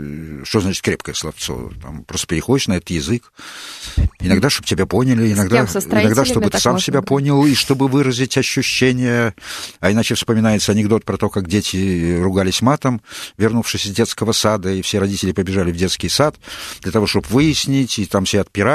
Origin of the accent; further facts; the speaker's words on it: Saint Petersburg, Russia; Я выехал из Ленинграда, простите, тогда так назывался мой родной город. Сейчас он уже Санкт-Петербург.